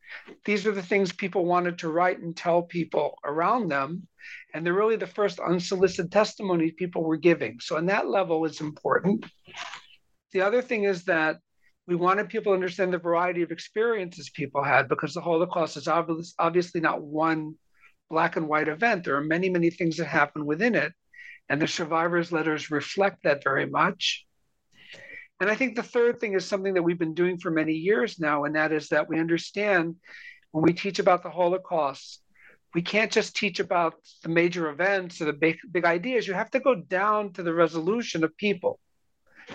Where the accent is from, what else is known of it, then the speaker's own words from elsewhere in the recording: New Providence, New Jersey, United States; Well, I grew up in a small town called New Providence, New Jersey, which is about 18 miles west of New York City. And I grew up in a Jewish communit